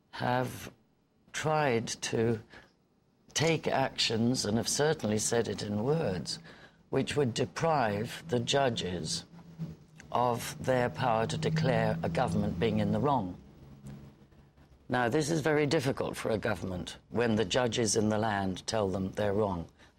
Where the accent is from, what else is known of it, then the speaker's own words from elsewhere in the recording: United Kingdom; But what's alarming to me as a British citizen, and I know for sure to many American citizens